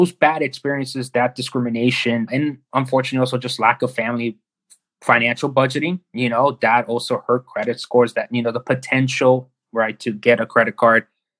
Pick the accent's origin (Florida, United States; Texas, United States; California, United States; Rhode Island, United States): Florida, United States; Miami; When I was growing up in Miami, we didn't grow up with a lot.